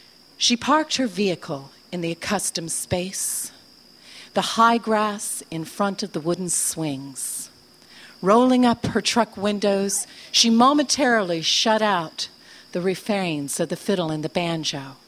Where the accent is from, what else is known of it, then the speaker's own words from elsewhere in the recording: Tallahassee, Florida, United States; I'm a storyteller too, and … I'm from Tallahassee, Florida.